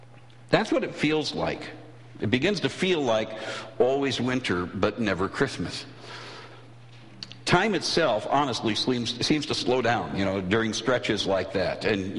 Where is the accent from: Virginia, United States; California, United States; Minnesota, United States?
Minnesota, United States; for those of you who might not know, I grew up in Minnesota.